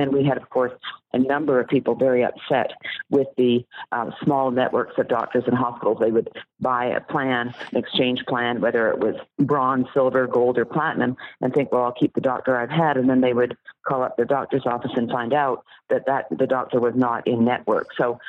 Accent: Canada; now in United States; So I am Canadian. I grew up in Canada. I'm an American now, but all of my family is still in Canada

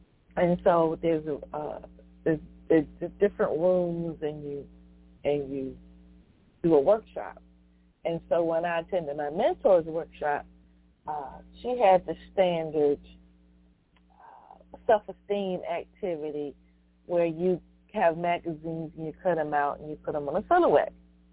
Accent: Virginia, United States; I traveled back to my hometown, home county, rather, of Sussex County, Virginia.

